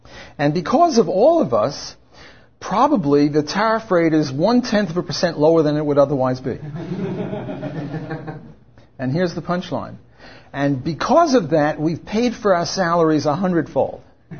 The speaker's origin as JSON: {"language": "English", "town": "New York City", "region": "New York", "country": "United States", "tie": "born or raised there", "said": "I was brought up in New York City, and you know they have those walk and don't walk signs"}